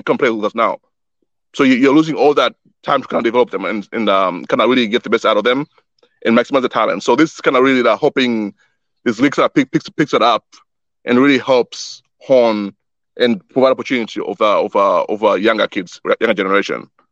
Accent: Tanzania; In Tanzania, so there's a stadium in my home country that's been like there for like 40 years

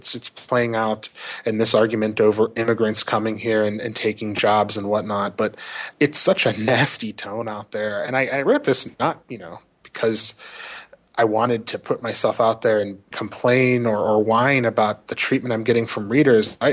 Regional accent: Youngstown, Ohio, United States; born there; You know, I was born in Youngstown, Ohio. My parents were born in Youngstown, Ohio.

